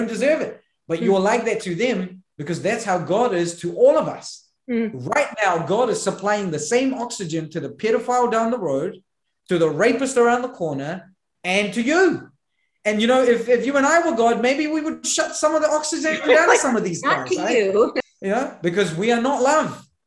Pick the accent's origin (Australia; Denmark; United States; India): India; because I am an Indian man who is 36, who is brown skin and has a beard.